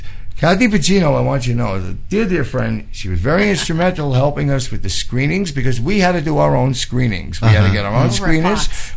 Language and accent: English; New York, United States; born there; I was born on 108th Street, Upper East Side, Harlem. It used to be an Italian neighborhood.